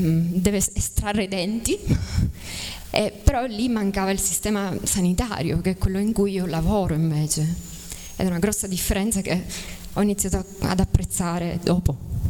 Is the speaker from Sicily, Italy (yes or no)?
yes; Ragusa, Sicily, Italy; now in Milan, Italy; ho studiato all'università di Catania. Sono laureata nel... mi sono iscritta all'IPASVI di Ragusa, che è da dove vengo io. Dopodiché ho trovato il mio primo lavoro a Milano